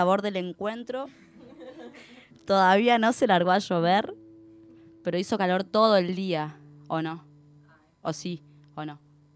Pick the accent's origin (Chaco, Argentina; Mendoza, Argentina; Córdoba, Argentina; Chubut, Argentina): Chaco, Argentina; Tomamos birra, somos de Chaco.